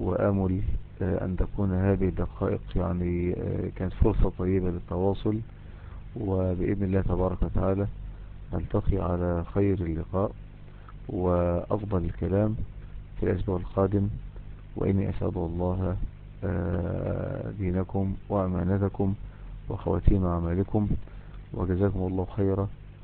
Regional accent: Mansoura, Dakahlia, Egypt; يعني حتى في بلدنا المنصورة محلات كبيرة

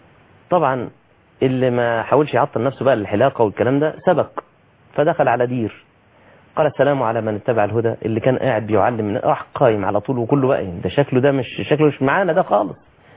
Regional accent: Egypt; عندنا في مصر

